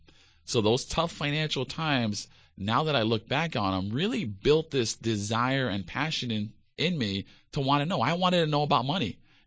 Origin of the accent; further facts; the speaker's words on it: Kahuku, Hawaii, United States; You know, between Waihewa and the North Shore, Kahuku area. So going back right. and forth, moving here and there with different family members.